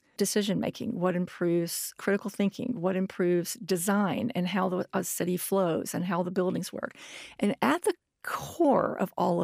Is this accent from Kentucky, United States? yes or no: yes; Lexington, Kentucky, United States; I mean, I'm from Lexington, but I've lived some other places.